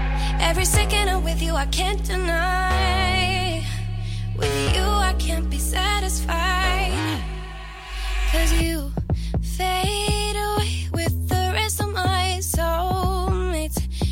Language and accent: Swedish; Östersund, Jämtland County, Sweden; det var lite mera talangshower som fanns i stan där jag är från Östersund.